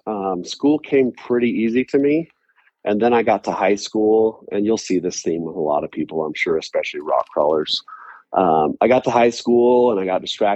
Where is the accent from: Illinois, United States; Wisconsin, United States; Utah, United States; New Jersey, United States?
Utah, United States; Taylorsville; So I was born in Taylorsville, Utah, born and raised.